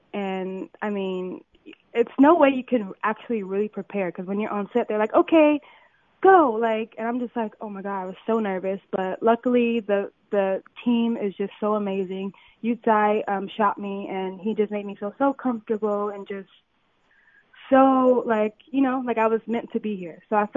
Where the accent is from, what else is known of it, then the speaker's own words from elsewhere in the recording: Compton, California, United States; It was fun. I mean, I felt like I had a regular childhood.